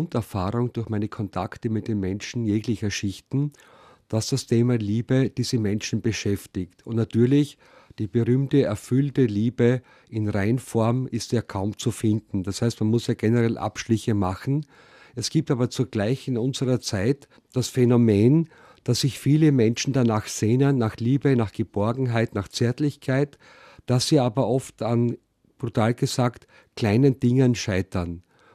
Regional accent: Styria, Austria; now in Vienna, Austria; ein gebürtiger Steirer, lebe seit den Anfang der 90er Jahre in Wien

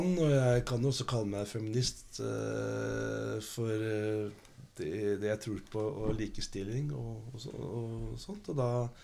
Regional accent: Bærum, Akershus, Norway; also born or lived in Stavanger; Jeg er stolt av å være fra Bærum. Selv om jeg er født i Stavanger, men jeg har aldri bodd i Stavanger. Så det var vel heller det at min mor er fra Stavanger, og hun valgte å være der på slutten av svangerskapet.

